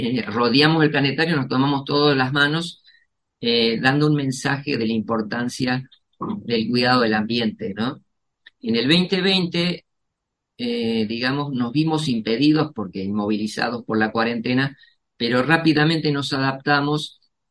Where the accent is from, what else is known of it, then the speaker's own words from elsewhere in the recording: Paraná, Entre Ríos, Argentina; Yo soy de Entre Ríos, soy de la zona de Paraná. Entre Ríos está rodeado de ríos, la provincia de Entre Ríos.